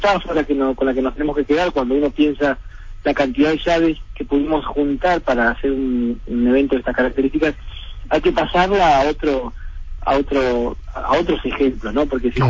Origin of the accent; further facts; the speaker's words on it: Neuquén, Argentina; Yo soy neuquino, sí.